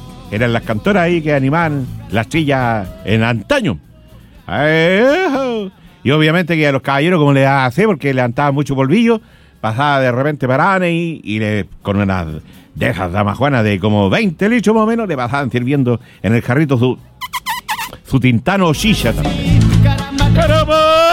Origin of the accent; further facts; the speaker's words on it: Quirihue, Ñuble, Chile; yo soy de Quirihue